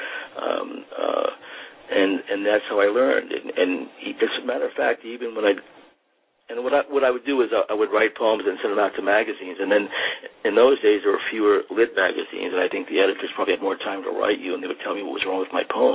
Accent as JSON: {"language": "English", "region": "New York", "country": "United States", "tie": "born there", "said": "Yeah, I was born in Westchester County, which is 30 minutes outside north of New York City."}